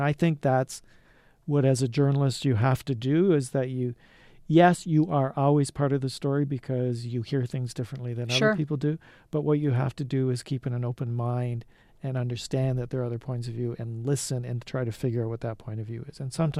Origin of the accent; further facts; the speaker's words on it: Brantford, Ontario, Canada; And I'm from Brantford.